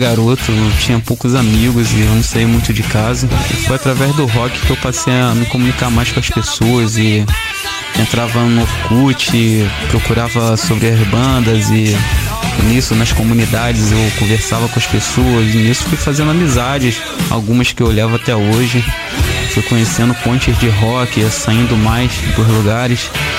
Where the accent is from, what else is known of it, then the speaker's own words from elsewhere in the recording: Nova Iguaçu, Rio de Janeiro, Brazil; eu sou de Nova Iguaçu.